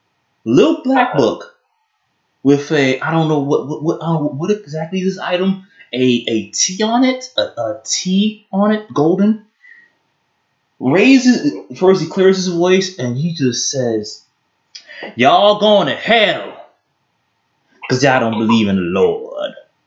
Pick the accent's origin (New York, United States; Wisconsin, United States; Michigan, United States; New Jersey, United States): New York, United States; Brooklyn; So I'm talking about when I was in middle school. I'm going from Brooklyn to Queens, you know.